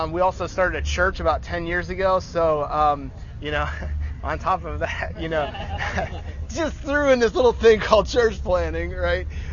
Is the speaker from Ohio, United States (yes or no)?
yes; Ohio, United States; I'm actually from Ohio, near Cleveland, Ohio.